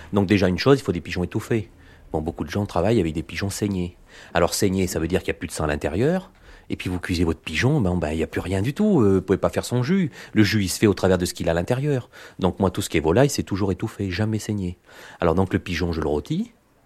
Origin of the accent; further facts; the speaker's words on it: Auvergne-Rhône-Alpes, France; puisque je vous ai dit que j'étais de l'Auvergne.